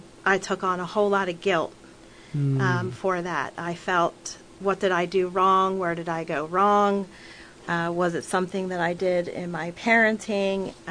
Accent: Levittown, Pennsylvania, United States; born there; So I was born in Levittown, Pennsylvania. I have a older brother and a younger sister.

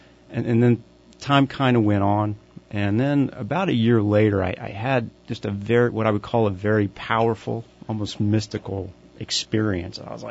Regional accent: Oklahoma City, Oklahoma, United States; I'm not actually from here. I'm originally from Oklahoma. Grew up in Oklahoma City.

